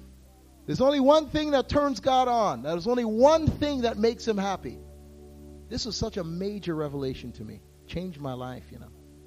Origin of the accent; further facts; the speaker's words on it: Canada; By the way, I'm not American, okay? I'm Canadian.